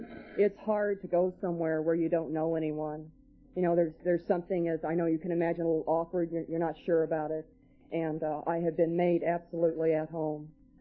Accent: North Sumatra, Indonesia; also born or lived in Kansas City, United States / Long Beach, United States; now in United States; I was born in Kansas City, and I grew up in Sumatra, Indonesia, and I got sober in Long Beach, California.

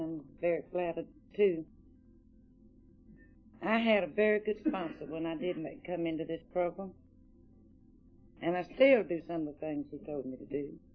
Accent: Chicago, Illinois, United States; born there; And they lived in Chicago, and my brother and I were born in Chicago.

